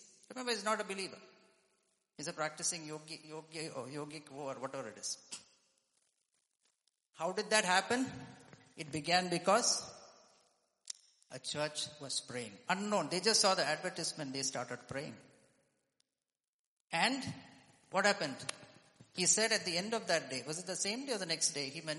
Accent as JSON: {"language": "English", "country": "Nigeria", "tie": "born or raised there", "also_born_or_lived": "Ethiopia", "said": "I was born in Ethiopia, raised up in Nigeria, and then back here."}